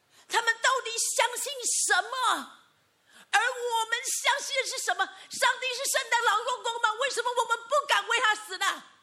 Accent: Taiwan; 我们在台湾长大这30年长大的孩子

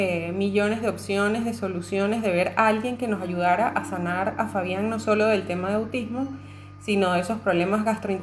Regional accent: Venezuela; Chévere, sí, bueno, soy de Venezuela, soy mamá de 3 niños.

